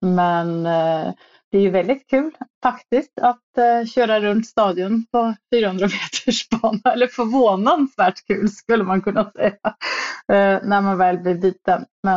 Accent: Norway; now in Stockholm, Sweden; Alltså, jag kom ju från Norge, så jag var väl på skidor från jag var 3.

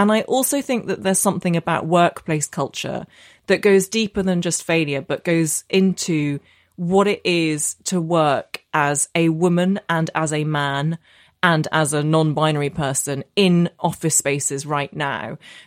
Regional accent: Northern Ireland, United Kingdom; so I grew up in Northern Ireland. I know I don't have the accent, but I did. And my secondary school in Belfast was the only school in the entire province that taught Russian.

